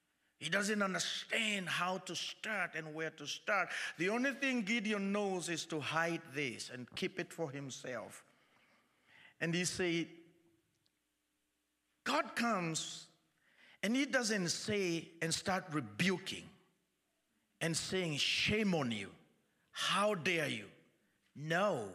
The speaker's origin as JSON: {"language": "English", "country": "Kenya", "said": "I come from Kenya, and I come to share the good news."}